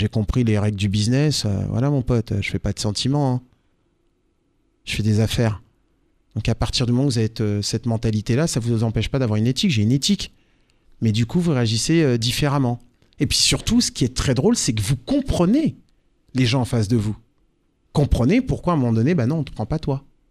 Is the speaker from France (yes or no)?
yes; France; Parce que je venais de France.